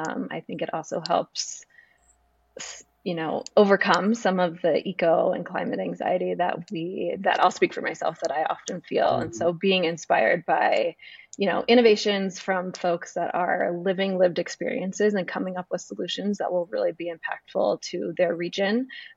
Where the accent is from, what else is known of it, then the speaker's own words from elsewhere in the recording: New Jersey, United States; now in Boulder, United States; I grew up in New Jersey, and after college, I moved to Boulder, Colorado